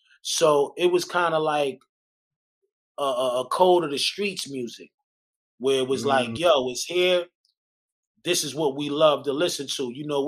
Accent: Staten Island, New York, United States; Growing up in Staten Island, it was tough, man. It was a serious place to be raised from and live. Is, you know how it goes. You know, we come from the hood.

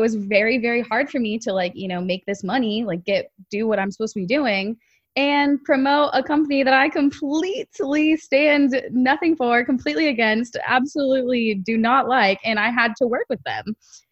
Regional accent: San Diego, California, United States; I mean, like we said, we're from San Diego, which is a pretty progressive area for the sustainability movement, which we're very fortunate for.

